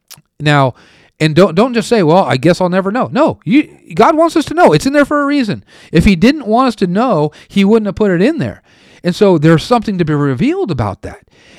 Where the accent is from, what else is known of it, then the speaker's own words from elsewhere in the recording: United States; you know, I'm from America.